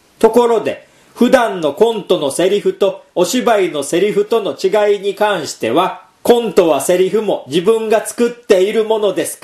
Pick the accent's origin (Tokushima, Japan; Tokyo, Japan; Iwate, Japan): Tokyo, Japan; 僕は東京出身なんだけど、両親が東北の出身で、親父にも微妙に鉛があったんです。